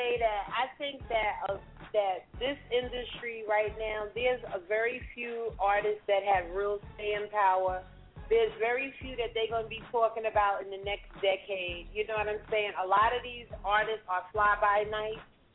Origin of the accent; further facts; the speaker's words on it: Manhattan, New York, United States; Listen, I'm from Manhattan, New York.